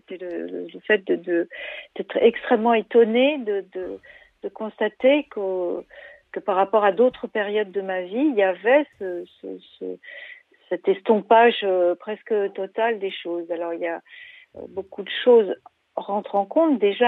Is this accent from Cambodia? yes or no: yes; Cambodia; moved away; moi, j'ai quitté le Cambodge juste au moment où la guerre commençait, la guerre avec la destitution de Sihanouk et l'arrivée d'un gouvernement un peu particulier au Cambodge.